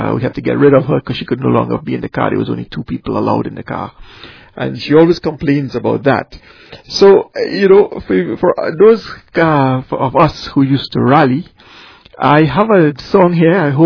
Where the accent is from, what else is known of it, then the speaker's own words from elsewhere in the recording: Trinidad & Tobago; You know, from the time of growing up in Trinidad. You know, speaking of the time of growing up in Trinidad